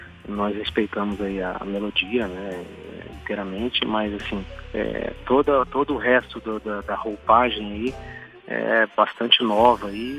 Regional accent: Brasília, Federal District, Brazil; moved away; Um prazerão conversar contigo e estar aí de alguma forma na minha terrinha, né, também.

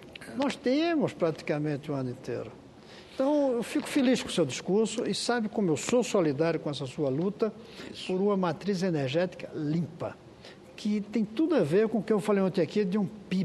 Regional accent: Brasília, Federal District, Brazil; nós que temos que agradecer como brasileiros e eu especialmente como brasiliense de um discurso desta qualidade

